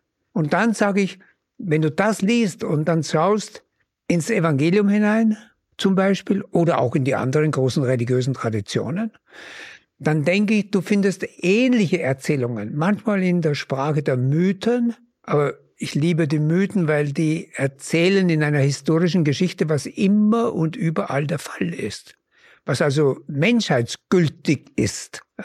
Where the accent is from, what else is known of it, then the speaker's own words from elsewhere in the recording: Upper Austria, Austria; Ich habe als Kind gelernt, dort wo ich groß geworden bin, im oberen Mühlviertel